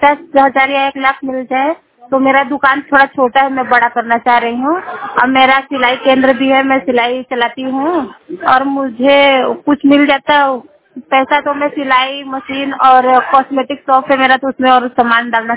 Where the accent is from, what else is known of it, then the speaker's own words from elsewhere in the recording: Jamua, Uttar Pradesh, India; मैं जमुआ गांव की रहने वाली हूँ, जिला मिर्जापुर है।